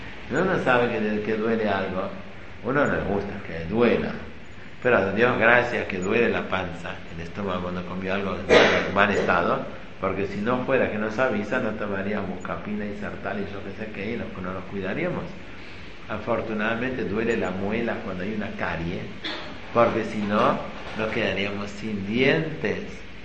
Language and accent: Spanish; Argentina; born there; Yo no soy argentino. Nací en Argentina, sí. No soy argentino, la esencia argentina.